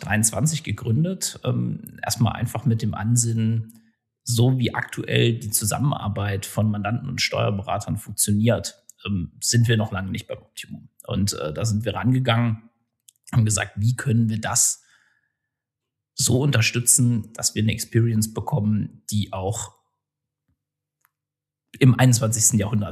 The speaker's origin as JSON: {"language": "German", "town": "Erfurt", "region": "Thuringia", "country": "Germany", "tie": "born there", "lives_now": "Düsseldorf, Germany", "said": "bin in Erfurt geboren, bin dann eigentlich über einen Zufall in Düsseldorf gelandet, habe hier Betriebswirtschaftslehre studiert"}